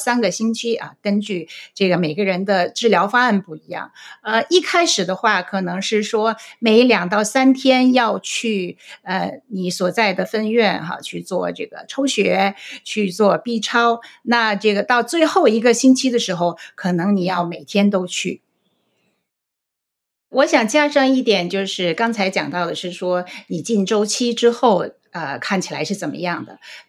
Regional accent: San Francisco, California, United States; 因为就是说我是在这里长大哈，旧金山地区有很多很多地方你可以去看

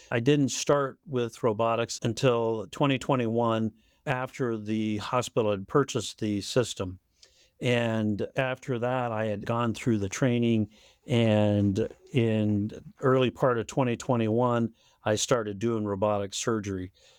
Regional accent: Colorado, United States; moved away as an adult; also born or lived in Texas / Michigan / Indianapolis, United States; now in Rochester, United States; Well, I grew up in Colorado, and then from there I went to medical school in Texas.

